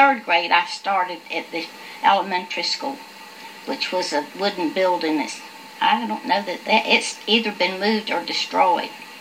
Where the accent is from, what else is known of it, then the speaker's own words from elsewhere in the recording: Chincoteague, Virginia, United States; born there; I was born on Chincoteague.